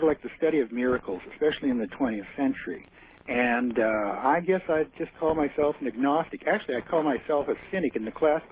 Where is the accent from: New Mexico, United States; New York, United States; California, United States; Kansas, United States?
Kansas, United States; I grew up in Kansas listening to soul music.